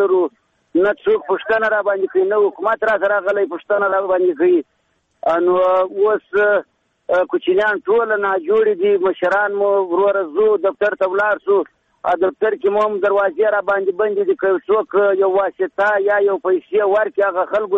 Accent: Badghis, Afghanistan; now in Herat, Afghanistan; زه د هرات ولایت د شیدایي څخه خبرې در سره کوم. موږ مهاجر یو دلته راغلي د بادغیس ولایت څخه

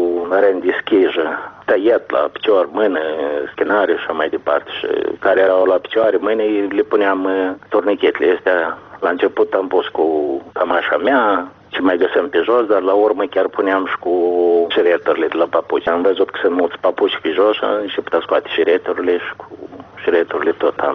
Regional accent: Moldova

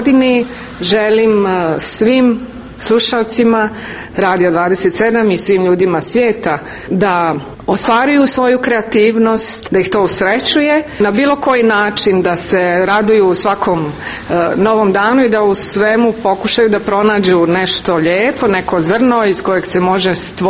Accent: Doboj, Republika Srpska, Bosnia & Herzegovina; stvaranja pozorišta u Doboju, koji je moj rodni grad

